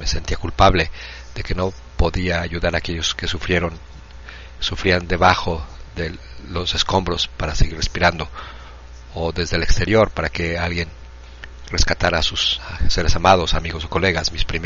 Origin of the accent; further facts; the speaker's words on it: Campeche, Mexico; soy de México, soy de Campeche, campechana